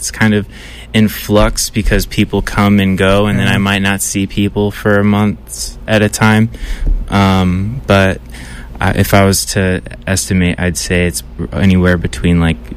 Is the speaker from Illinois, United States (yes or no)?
yes; Illinois, United States; moved away as an adult; now in California, United States; I'm originally from Illinois. I spent most of my time in Illinois, in Southern Illinois. I studied at Southern Illinois University, and I just made a move out to California because I was ready for a change like a couple years ago